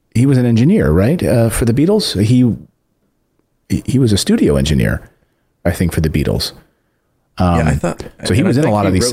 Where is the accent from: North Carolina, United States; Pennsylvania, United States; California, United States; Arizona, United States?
Pennsylvania, United States; Philadelphia; Growing up in Philadelphia, I used to listen to 94 WYSP